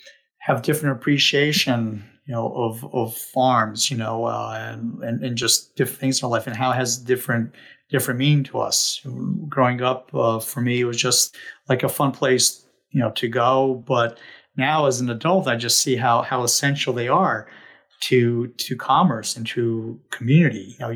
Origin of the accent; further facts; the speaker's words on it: New Jersey, United States; And we grew up in New Jersey, and Jersey being the garden state, has many farms.